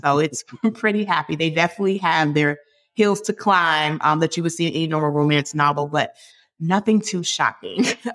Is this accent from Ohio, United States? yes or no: no; Hampton, Virginia, United States; We grew up together in Hampton, Virginia, but his family's from Ghana.